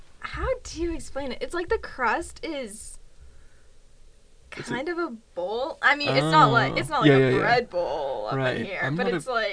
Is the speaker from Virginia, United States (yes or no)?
no; Maine, United States; ...is from Maine, and I'm from Maine.